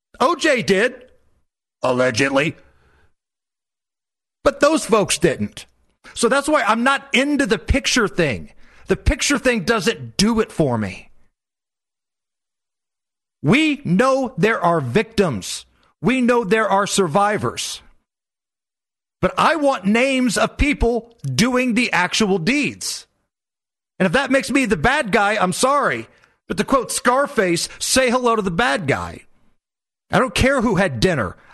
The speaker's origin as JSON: {"language": "English", "town": "Indianapolis", "region": "Indiana", "country": "United States", "tie": "born or raised there", "said": "I grew up in the Peyton Manning era in Indianapolis, so I know what it's like to kind of get comfortable when you're having a run of success."}